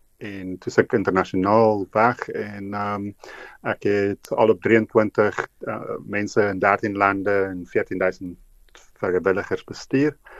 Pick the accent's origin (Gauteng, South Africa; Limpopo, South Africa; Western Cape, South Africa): Gauteng, South Africa; Johannesburg; ek het in Johannesburg groot geword